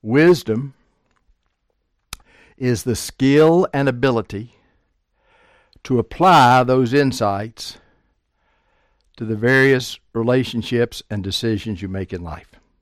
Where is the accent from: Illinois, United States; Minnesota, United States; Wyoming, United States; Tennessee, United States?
Tennessee, United States; moved away as an adult; now in Atlanta, United States; 1974, Becky and I came to Atlanta from East Tennessee. I would love to have stayed in East Tennessee, Southwest Virginia.